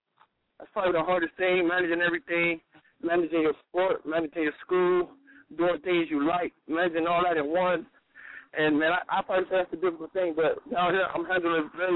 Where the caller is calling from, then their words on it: Cleveland, Ohio, United States; I'm calling from Cleveland, Ohio.